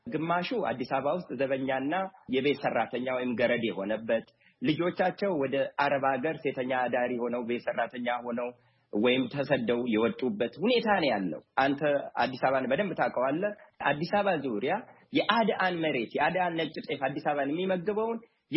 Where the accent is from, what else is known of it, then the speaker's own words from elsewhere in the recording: Oromia, Ethiopia; አርሲ ነው ተወልጄ ያደግኩት።